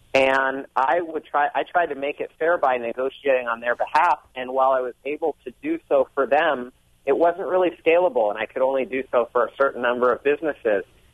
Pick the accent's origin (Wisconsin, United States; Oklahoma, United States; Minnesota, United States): Wisconsin, United States; Milwaukee; also born or lived in East Lansing; I was born in East Lansing, Michigan, but lived in Milwaukee until I was 5 or 6 years old.